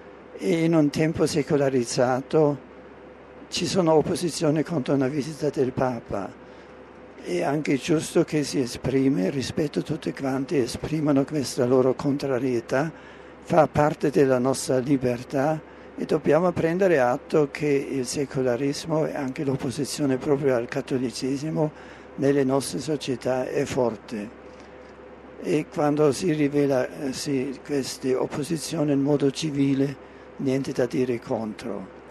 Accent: Germany; Italian is a second language; Perciò vado con gioia nella mia Germania e sono felice di portare il messaggio di Cristo nella mia terra.

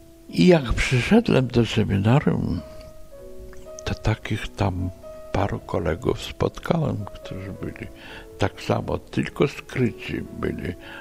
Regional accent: Vilnius County, Lithuania; u nas na Wileńszczyźnie wojna się skończyła 7 lipca 1944 roku

